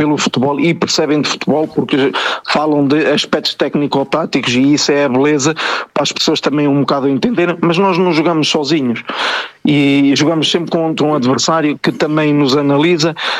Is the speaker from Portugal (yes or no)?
yes; Portugal; also born or lived in France; Eu sou português, sinto-me português, mas não renego a educação que a França me deu. Sinto-me bem. É o meu segundo país